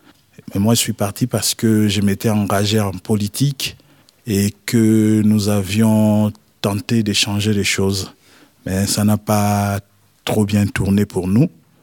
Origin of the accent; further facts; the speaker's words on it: DR Congo; now in France; Je suis du Congo-Kinshasa et il y a le Congo-Brazzaville à côté.